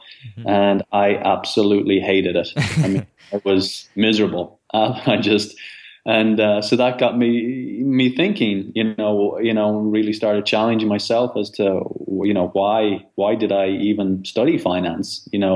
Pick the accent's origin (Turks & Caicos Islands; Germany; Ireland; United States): Ireland; growing up in Ireland